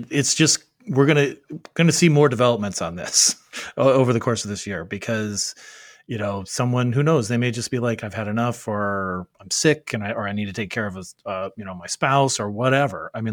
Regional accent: Arizona, United States; kind of like my home state of Arizona.

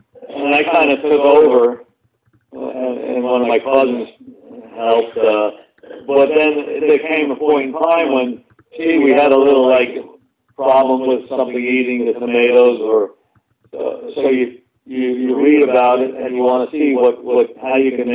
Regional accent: Long Island, New York, United States; I'm a native New Yorker, Long Island, New York City. Well, I was born in New York City, but I've always lived on Long Island.

